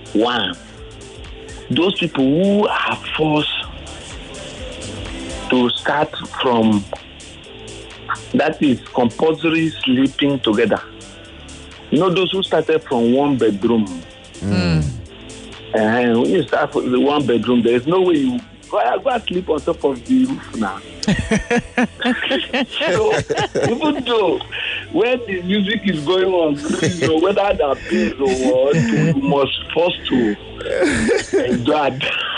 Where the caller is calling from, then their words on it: Lagos, Nigeria; I'm calling from Ikatele Beach.